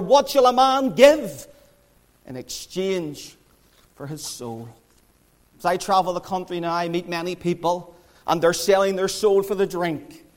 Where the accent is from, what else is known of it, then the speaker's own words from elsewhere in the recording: Belfast, Northern Ireland, United Kingdom; As you know now … I'm from the Donegal Road area in Belfast.